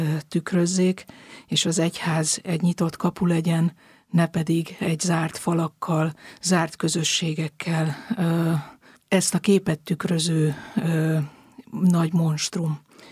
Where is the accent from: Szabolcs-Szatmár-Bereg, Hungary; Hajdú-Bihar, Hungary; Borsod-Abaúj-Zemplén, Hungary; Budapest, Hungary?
Budapest, Hungary; Én egy nagy családból jövök, Budapesten nőttem föl egy olyan múlttal, ahol az hit és a nagy család és a családi értékek mindig nagyon fontosak voltak.